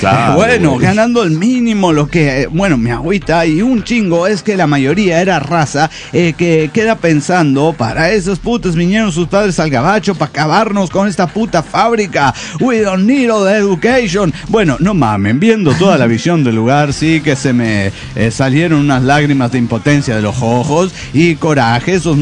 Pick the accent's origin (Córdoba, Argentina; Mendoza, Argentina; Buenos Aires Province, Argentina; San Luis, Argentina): San Luis, Argentina; de las Sierras de San Luis.